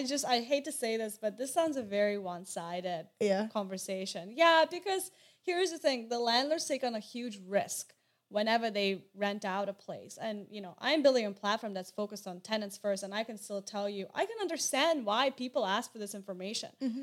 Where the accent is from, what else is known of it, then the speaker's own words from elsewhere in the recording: Belarus; English is a second language; moved away as an adult; now in Canada; And I'm actually an immigrant, born and raised in Belarus, came to Canada about 8 years ago.